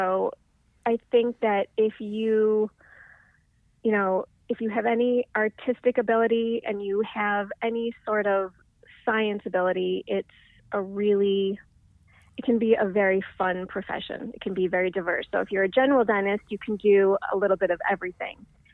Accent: Bloomfield Hills, Michigan, United States; I grew up in Detroit, right outside Detroit, in Bloomfield Hills, Michigan.

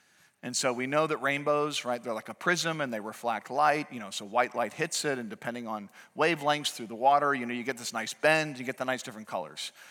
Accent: New England, United States; So as a kid growing up in New England, we'd often go down to Boston Commons.

